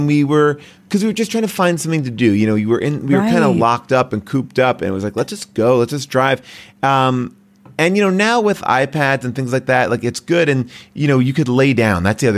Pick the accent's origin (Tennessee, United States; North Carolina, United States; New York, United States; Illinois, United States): New York, United States; I grew up in the East Coast in New York.